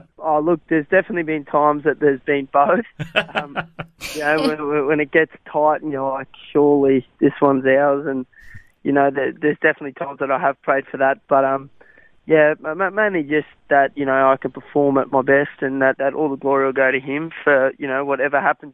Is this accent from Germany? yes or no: no; Australia; first language Afrikaans; English is a second language; also born or lived in South Africa; when we came over here, I only knew Afrikaans. So I spoke fluent Afrikaans as my first language, and then when we came here, I learnt English sort of as I was growing up in Australia and with the Australian slang